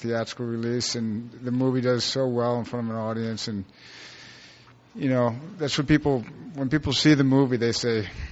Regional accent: New York, United States; also born or lived in San Francisco; now in Venice, United States; Well, I'm from New York originally, then San Francisco, then Venice.

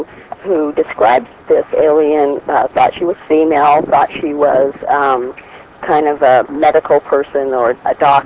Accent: Montana, United States; Well, I'm from Montana.

